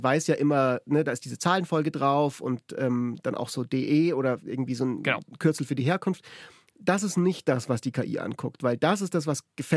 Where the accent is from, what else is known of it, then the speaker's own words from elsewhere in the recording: Munich, Bavaria, Germany; Ja, das, ich komme ja aus München.